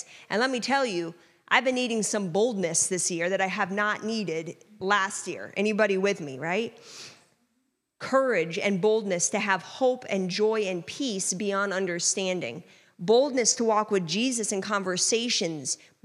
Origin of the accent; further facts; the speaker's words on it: Israel; My friend who I grew up with in Israel